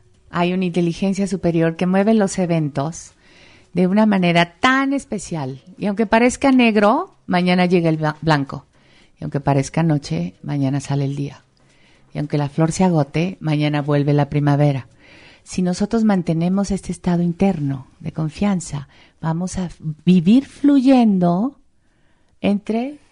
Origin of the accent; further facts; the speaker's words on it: Mexico; porque soy mexicana y porque sé lo que mi país necesita.